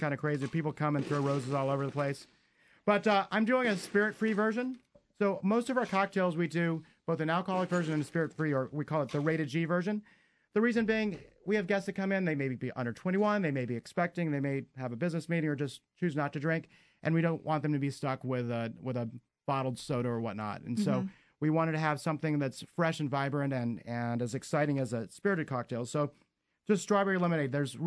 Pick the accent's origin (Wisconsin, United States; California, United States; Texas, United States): Wisconsin, United States; Well, I grew up in Wisconsin, and my first word was actually beer.